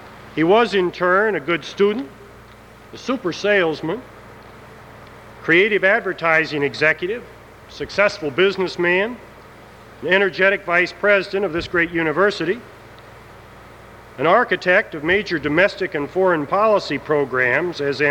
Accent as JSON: {"language": "English", "town": "Iowa City", "region": "Iowa", "country": "United States", "tie": "born or raised there", "said": "when I was growing up in Iowa City, a couple hundred miles to the west of here."}